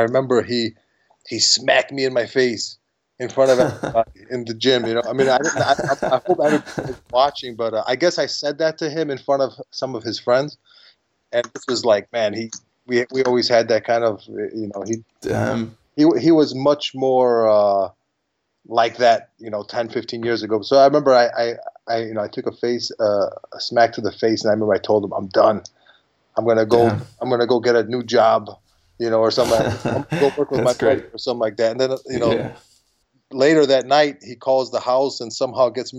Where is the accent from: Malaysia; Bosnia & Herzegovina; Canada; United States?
United States; Chicago, Illinois; I was born in America. I was born here in Chicago.